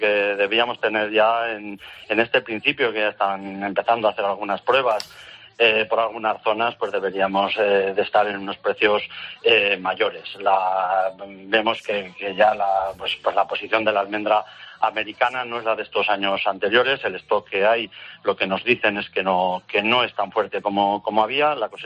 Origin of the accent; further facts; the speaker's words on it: Aragon, Spain; yo hace 40 años estaba ya pues criando cardos en mi tierra, aquí en Aragón, y sembrando cereales, y a veces pues con las ovejas también